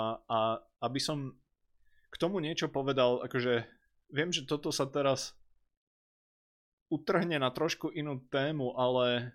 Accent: Žilina, Žilina Region, Slovakia; takže bohužiaľ ja ako Žilinčan tomu zo zákona, z nepísaného zákona nemôžem rozumieť

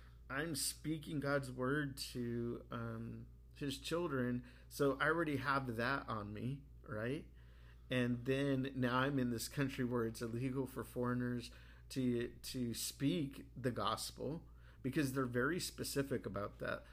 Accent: Los Angeles, California, United States; I'm from East LA, you know what I'm saying?

